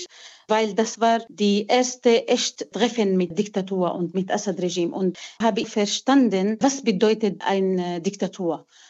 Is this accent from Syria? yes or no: yes; Salamiye, Hama Governorate, Syria; German is a second language; kommen zu meiner Heimatstadt Salamiye.